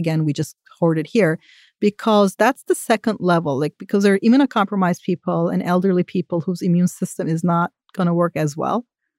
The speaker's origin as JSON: {"language": "English", "country": "Turkey", "tie": "born or raised there", "said": "I grew up in Turkey and tap water wasn't considered safe"}